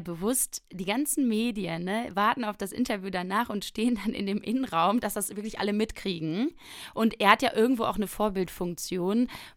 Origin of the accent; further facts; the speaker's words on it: Rhineland, Germany; als Rheinländerin tut das wirklich richtig weh.